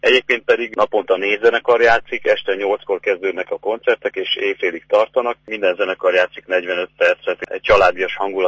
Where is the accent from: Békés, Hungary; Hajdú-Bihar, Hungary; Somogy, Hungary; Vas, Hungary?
Somogy, Hungary; Siófok; mert Siófokon nőttem föl